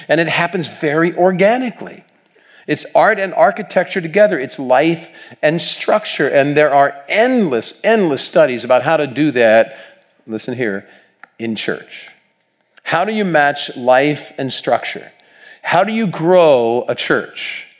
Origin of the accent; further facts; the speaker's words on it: Batavia, Ohio, United States; I grew up back in Ohio, and we were in Batavia, Ohio at this point, just east of Cincinnati.